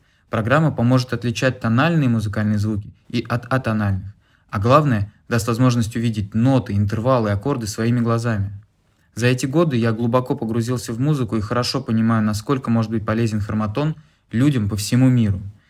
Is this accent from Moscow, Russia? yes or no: yes; Moscow, Russia; born there; Я родился в Москве, сейчас мне 35 лет